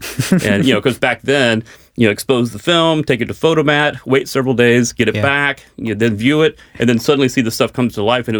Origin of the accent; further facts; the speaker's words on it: Dallas, Texas, United States; So, you know, I'm from Dallas, and there it's all about tornadoes and hailstorms.